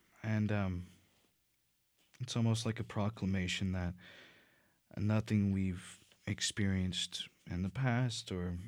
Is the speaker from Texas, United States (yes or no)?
yes; Robinson, Texas, United States; also born or lived in Waco / Falls City; I was born in Waco, raised in Robinson. Ended up moving from Robinson to graduate in Falls City, which is a small town, South Texas.